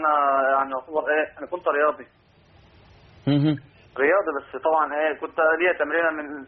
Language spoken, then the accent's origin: Arabic; Matareya, Dakahlia, Egypt; انا من الدهليه ان شاء الله.